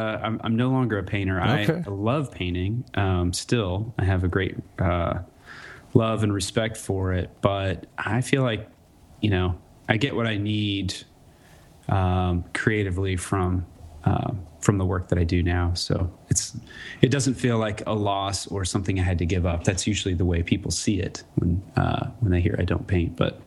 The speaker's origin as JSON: {"language": "English", "region": "Midwest", "country": "United States", "tie": "born or raised there", "also_born_or_lived": "Iowa / Nebraska / Missouri", "said": "My background, I grew up in the Midwest. I grew up in Iowa and Nebraska and Missouri and moved around a bit."}